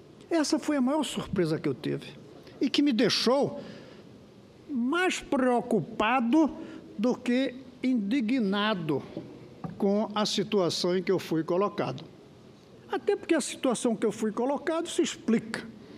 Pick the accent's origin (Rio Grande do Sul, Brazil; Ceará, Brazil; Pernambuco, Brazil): Pernambuco, Brazil; accent: Pernambucan; abriu mão de meu sotaque pernambucano